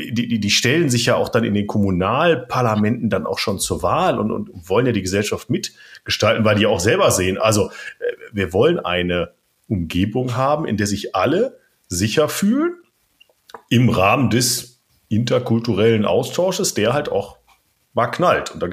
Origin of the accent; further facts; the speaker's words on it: North Rhine-Westphalia, Germany; Ich bin im Ruhrgebiet groß geworden in den 80ern.